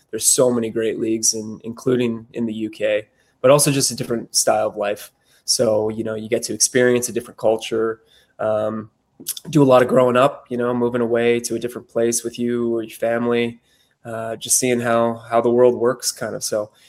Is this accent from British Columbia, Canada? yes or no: no; Ontario, Canada; growing up in Canada and Ontario